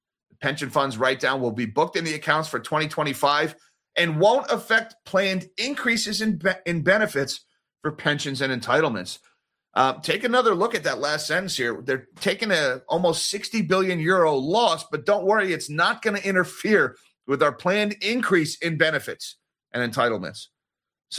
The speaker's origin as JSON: {"language": "English", "country": "United States", "said": "I'm an American. I live in the States. I want our side to win, so sue me."}